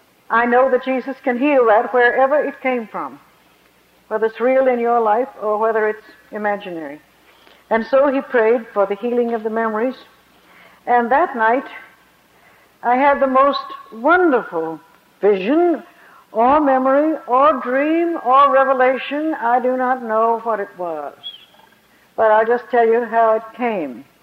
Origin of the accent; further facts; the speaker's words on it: China; Well, I was brought up in China, and life was very difficult in a way